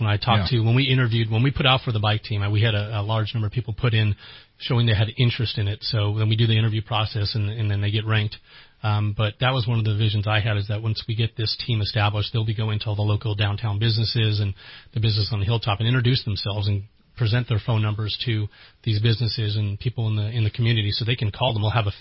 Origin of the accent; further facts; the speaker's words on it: Antioch, California, United States; now in Redding, United States; for me, I'm from the Bay Area, but once I, tasted Redding, I wanted to come here.